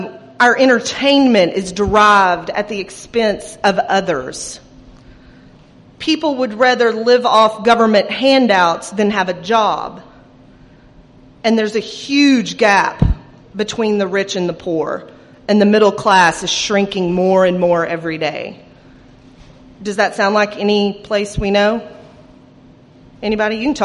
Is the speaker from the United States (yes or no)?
yes; Arkansas, United States; now in Houston, United States; So I'm from Arkansas originally, and I grew up in the Ozark Mountains, and so two-lane roads through windy is what I'm used to, and I live in Houston now.